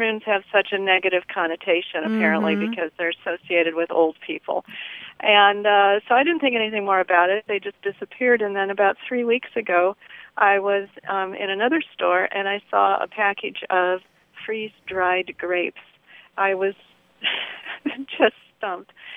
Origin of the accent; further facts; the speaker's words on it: Midwest, United States; Growing up in the Midwest, you didn't get that much fresh fruit